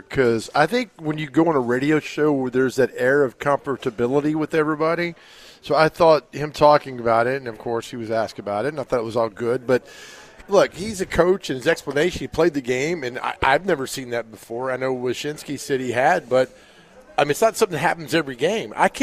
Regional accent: Nashville, Tennessee, United States; Growing up in Nashville, if you told me that the Philadelphia Flyers would be coming to my hometown to play hockey, I would have had you committed to a mental asylum.

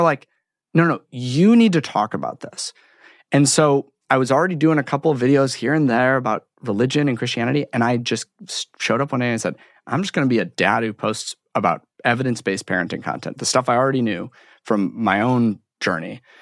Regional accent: Chicago, Illinois, United States; I'm born and raised in Chicago.

